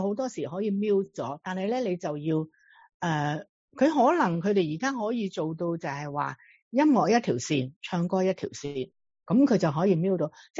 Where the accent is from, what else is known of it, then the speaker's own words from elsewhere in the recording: Guangdong, China; 包括我哋广东人 讲国语